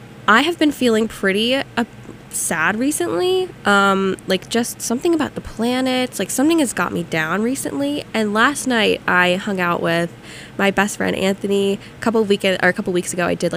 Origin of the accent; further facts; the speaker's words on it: Philippines; I'm Filipina, so she is my sister.